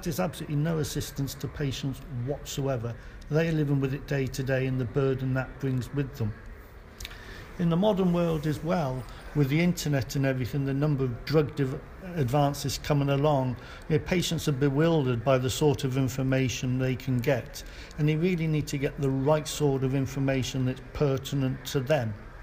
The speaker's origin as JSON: {"language": "English", "country": "United Kingdom", "said": "I'm a hematologist from the United Kingdom."}